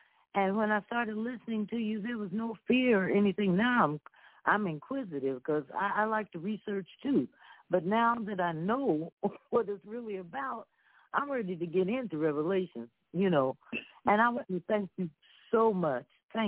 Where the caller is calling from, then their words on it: Diamond Bar, California, United States; I'm calling from Diamond Bar, California.